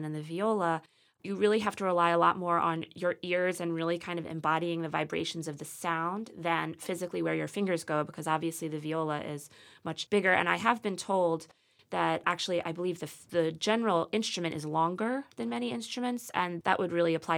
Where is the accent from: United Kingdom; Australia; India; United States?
United States; Philadelphia, Pennsylvania; I'm from Philadelphia, so we looked at several different places in Philadelphia, also New York.